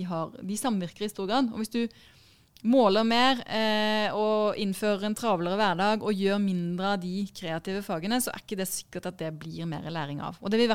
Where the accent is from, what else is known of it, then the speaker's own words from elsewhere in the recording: Grimstad, Agder, Norway; fordi jeg har vokst opp i Grimstad, og jeg skriver litt om min oppvekst